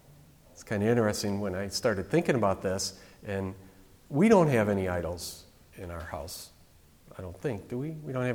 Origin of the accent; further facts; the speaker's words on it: Chicago, Illinois, United States; When I grew up in Chicago, I remember people driving around with a little statue on there.